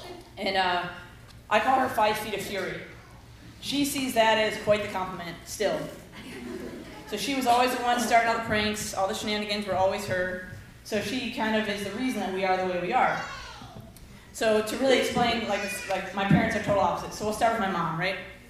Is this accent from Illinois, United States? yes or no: yes; Chicago, Illinois, United States; So I am from the south side of Chicago. I am Chicago Irish Catholic, which is basically synonymous for a big family.